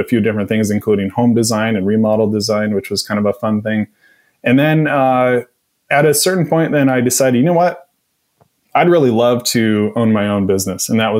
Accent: Oregon, United States; where I grew up in Northwest coastal Oregon.

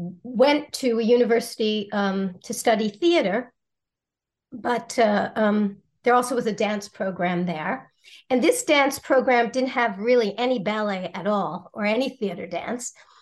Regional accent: Baltimore, Maryland, United States; And after about two years, then my mother took us downtown. I grew up in Baltimore.

